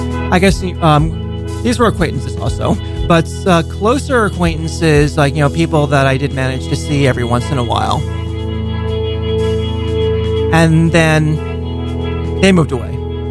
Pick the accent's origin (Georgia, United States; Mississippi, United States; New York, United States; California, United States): New York, United States; Long Island; now in New York City, United States; So I'm from Long Island originally. And when I first moved to New York City, I didn't know a single person.